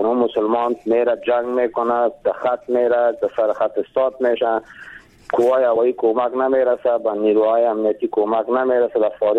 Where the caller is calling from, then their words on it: Jowzjan, Afghanistan; ما جوزجان.